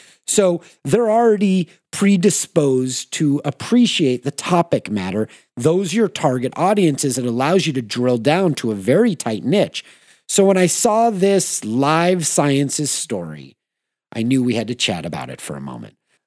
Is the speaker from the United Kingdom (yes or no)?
no; Manhattan Beach, California, United States; My homies that I grew up with in Manhattan Beach, they opened Sector 9 Skateboards, which specialize in longboards.